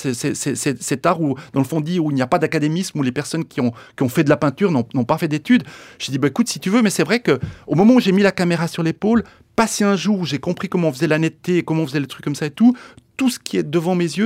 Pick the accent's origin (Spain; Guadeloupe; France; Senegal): Spain; Andalusia; J'habite à Lausanne, au bord du lac Léman, mais disons, il n'y a pas beaucoup de grillons. Je suis d'origine espagnole, je viens d'Andalousie, ma famille vient d'Andalousie.